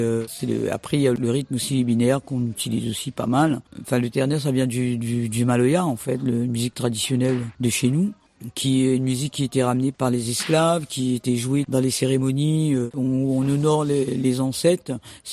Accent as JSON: {"language": "French", "country": "Réunion", "said": "De l'île de la Réunion, exactement."}